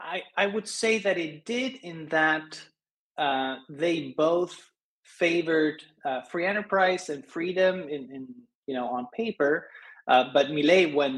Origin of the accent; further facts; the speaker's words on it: Mar del Plata, Buenos Aires Province, Argentina; I was actually part of one of them in my hometown, Mar del Plata, in the summer of, I think it was 2023, last year.